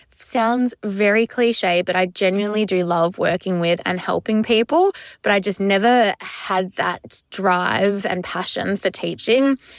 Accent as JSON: {"language": "English", "town": "Melbourne", "region": "Victoria", "country": "Australia", "said": "I'm 28 from Melbourne."}